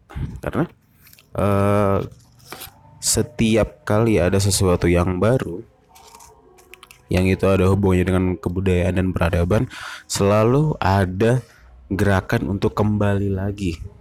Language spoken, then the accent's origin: Indonesian; Java, Indonesia; saya orang Jawa, saya lahir di Jawa, besar juga